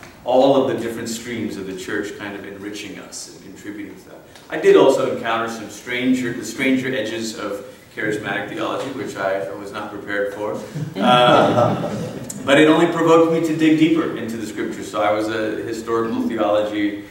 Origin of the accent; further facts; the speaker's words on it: Malaysia; I grew up in Malaysia. It's where I'm from.